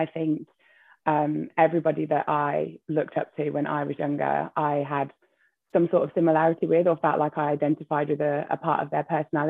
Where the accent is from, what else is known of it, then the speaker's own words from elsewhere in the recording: Bromsgrove, West Midlands, United Kingdom; as having grown up in and around Birmingham, I found it to be an incredibly diverse place. Having said that, I was a minority at my school. Bromsgrove has probably changed a little bit now, but it was certainly a very upper class area with lots of white people.